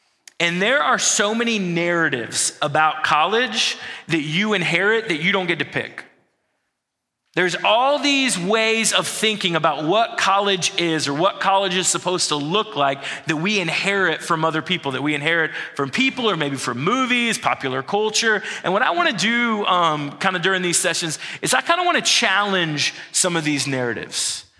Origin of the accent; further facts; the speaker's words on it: Georgia, United States; I'm from Georgia. I pretty much always was from Georgia. My parents were born in Georgia. My parents were high school sweethearts, so my uncles, they all know each other. So we got roots in Georgia. I grew up outside of Atlanta in a suburb.